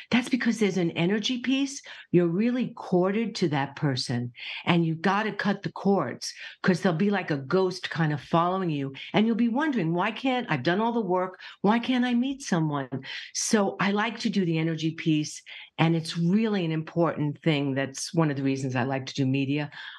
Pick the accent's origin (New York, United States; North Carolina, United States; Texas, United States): New York, United States; and I love that I'm a New Yorker because yeah. I really want to keep it real.